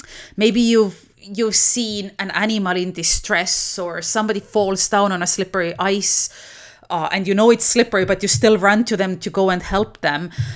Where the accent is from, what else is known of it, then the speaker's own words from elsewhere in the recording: Estonia; English is a second language; I was born and raised in Estonia, as a lot of you know. We are Viking people.